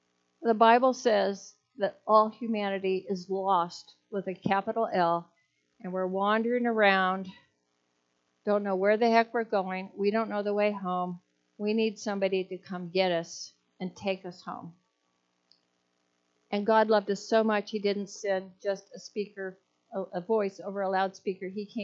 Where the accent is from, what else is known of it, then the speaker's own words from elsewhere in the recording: California, United States; most of you know I'm from California. I used to go out there a lot to visit my mom and my sisters